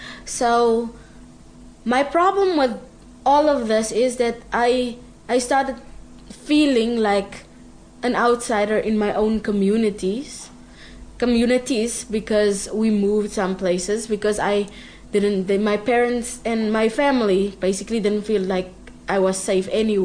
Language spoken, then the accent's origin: English; South Africa; first language Afrikaans; English is a second language; But I think it's also because of my accent. My accent is also different, because some people don't really believe that I'm South African at all.